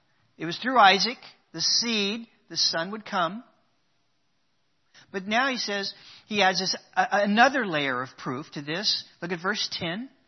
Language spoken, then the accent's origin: English; Oklahoma, United States; I'm an Okie. I'm from Oklahoma.